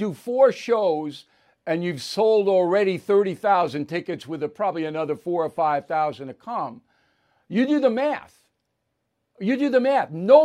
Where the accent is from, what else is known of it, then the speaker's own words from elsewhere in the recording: United States; And as an American, if a president asks me an opinion, I'm going to give him the opinion.